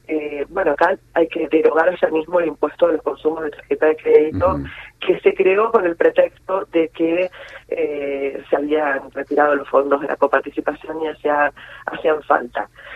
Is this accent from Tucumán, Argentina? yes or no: no; Buenos Aires, Argentina; a mí como porteña la verdad es que me preocupa